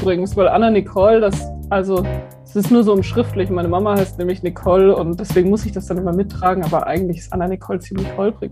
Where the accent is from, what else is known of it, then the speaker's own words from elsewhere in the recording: Regensburg, Bavaria, Germany; Ich komme aus Regensburg.